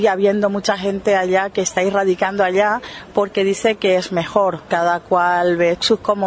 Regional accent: Bolivia; Yo soy boliviana

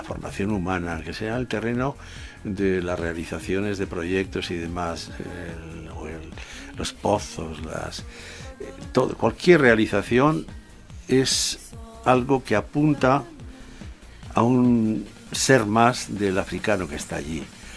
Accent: San Sebastián, Basque Country, Spain; Porque, bueno, yo soy de San Sebastián, ¿no? Junto al mar

